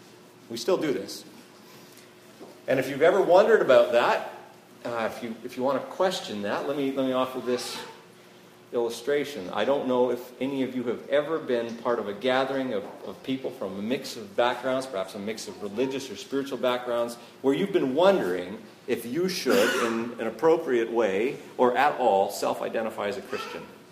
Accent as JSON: {"language": "English", "country": "Canada", "said": "And you say, no! God, no! I'm Canadian! Right? And they're like, oh, that's good. And you know, you have this lovely experience of being a Canadian."}